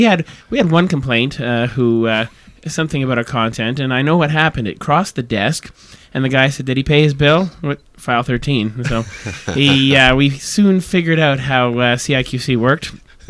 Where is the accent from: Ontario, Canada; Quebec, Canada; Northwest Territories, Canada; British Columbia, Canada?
Quebec, Canada; Montreal; We, as growing up in Montreal